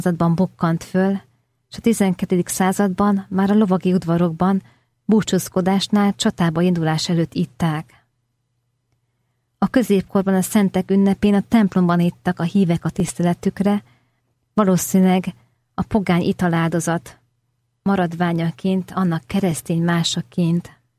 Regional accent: Eger, Heves, Hungary; Egerben nőttem föl, otthonom az egri bazilika volt

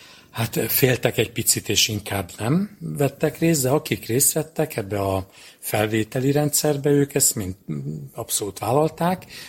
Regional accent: Budapest, Hungary; Én budapesti születésű vagyok, Móricz Zsigmond körtér, betondzsungelba nőttem fel

